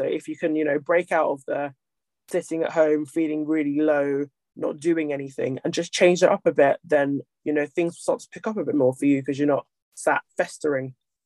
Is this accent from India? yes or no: no; Nigeria; I'm sure a good chunk of that was, I'm Nigerian